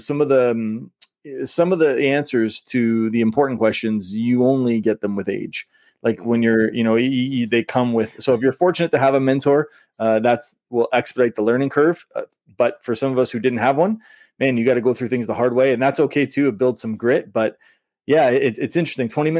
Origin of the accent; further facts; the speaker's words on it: Ontario, Canada; also born or lived in Western New York, United States; where I grew up in Southern Ontario and then partially in Western New York